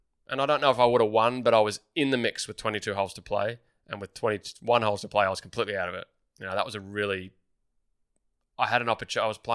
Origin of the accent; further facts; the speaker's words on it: Melbourne, Victoria, Australia; Like that's growing up in Melbourne.